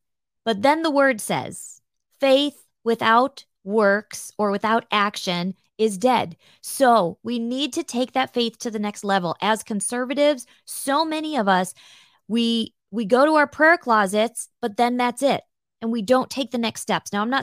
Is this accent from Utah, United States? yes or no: no; Illinois, United States; she is in my home state of Illinois.